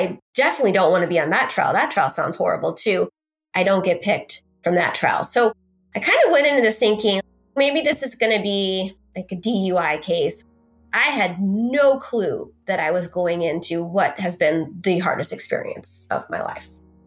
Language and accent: English; Santa Cruz, California, United States; I was raised in Santa Cruz, California, which is a small-ish beach town just south of San Francisco on the Monterey Bay.